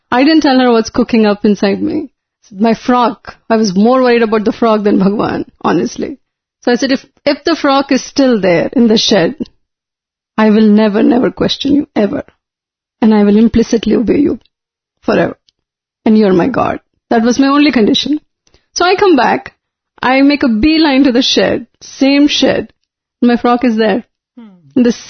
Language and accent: English; India; when you're growing up in India, especially it's a secular country